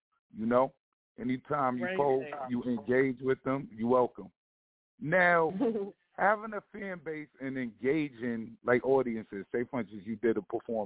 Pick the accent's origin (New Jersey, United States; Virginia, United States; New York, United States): New York, United States; Queens; I come from Queens, New York, so, you know, we definitely grew up